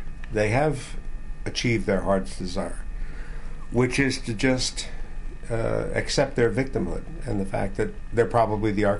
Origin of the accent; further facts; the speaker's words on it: United States; I'm an American like everybody else.